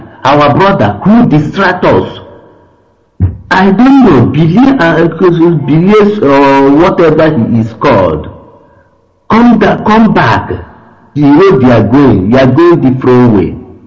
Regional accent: Anambra, Nigeria; Imuda Ihite, Asia Inihia local government, Anambra State, Biafra land.

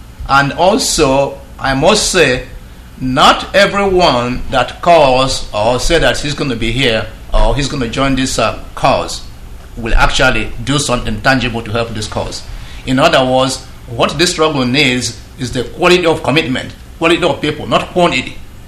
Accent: Biafra, Nigeria; I'm from Biafra.

